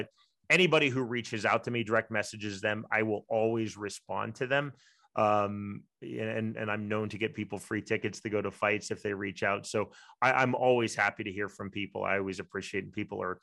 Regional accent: Shawnee, Kansas, United States; I'm from Shawnee, Kansas, a little suburb of Kansas City. I was raised by a single mom who's a public school art teacher.

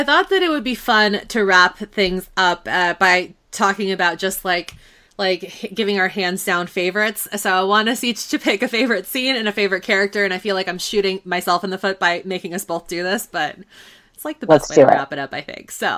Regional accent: California, United States; I grew up in California and I was raised by people that have been in California for a very long time.

